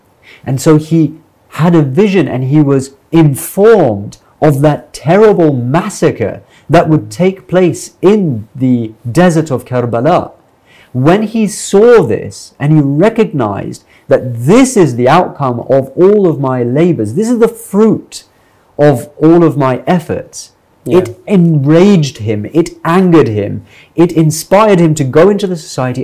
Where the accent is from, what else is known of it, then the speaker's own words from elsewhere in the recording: London, United Kingdom; because I grew up in London